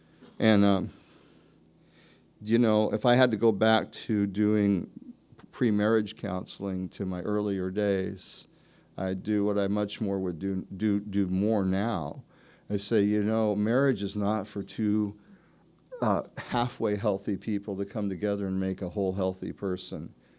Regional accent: United States; Now, I know we live in a land, I'm an American, I'm free, I'm my own man.

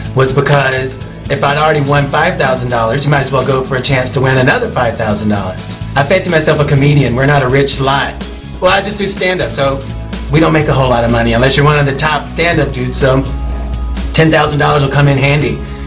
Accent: the South, United States; I'm from the South. I understand these people.

